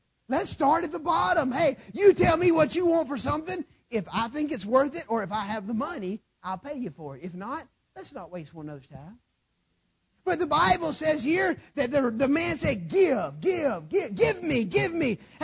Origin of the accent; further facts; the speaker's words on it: Alabama, United States; Every now and then it shows that I'm from Alabama. Just every now and then. Just every now and then I let it slip.